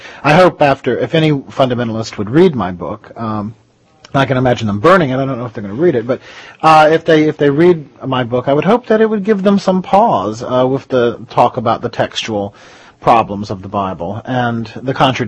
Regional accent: the South, United States; and of course I grew up in the South, so I'm used to these people.

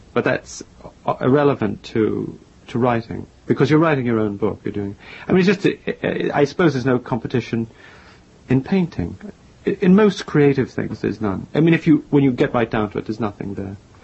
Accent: Massachusetts, United States; I'm actually from Massachusetts. I was raised there, educated there, and I really was. I'm a native son of Massachusetts

